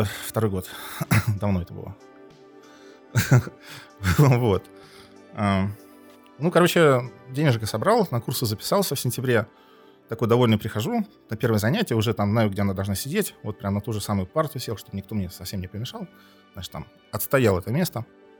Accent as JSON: {"language": "Russian", "town": "Voronezh", "region": "Voronezh Oblast", "country": "Russia", "tie": "born or raised there", "said": "Мой родной город Воронеж."}